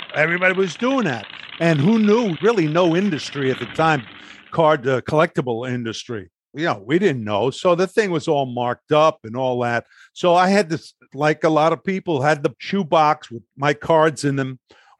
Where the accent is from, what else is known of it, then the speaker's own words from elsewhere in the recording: Brooklyn, New York, United States; growing up in Brooklyn, these were the Brooklyn Dodgers.